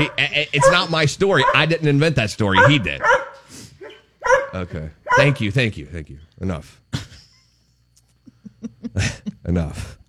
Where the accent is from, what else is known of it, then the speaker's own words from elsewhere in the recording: Delaware, United States; I'm from Delaware, y'all, bless your hearts